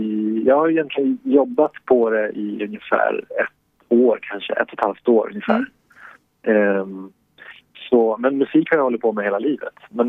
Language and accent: Swedish; Västerås, Västmanland County, Sweden; moved away as an adult; now in Milan, Italy; Jag är född och uppvuxen i Västerås.